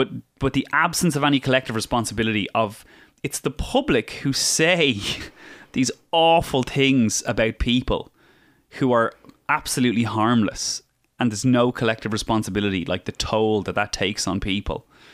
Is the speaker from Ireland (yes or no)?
yes; Ireland; it's not currency in Ireland because we're all Irish